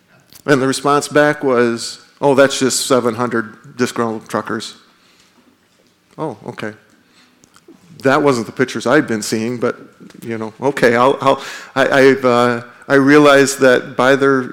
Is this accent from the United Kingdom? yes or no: no; Canada; And being Canadian, I had a question.